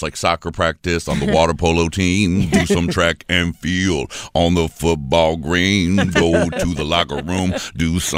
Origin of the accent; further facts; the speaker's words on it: Thailand; also born or lived in Brooklyn / Egypt; I was born in Brooklyn. And then I grew up in Thailand and Egypt.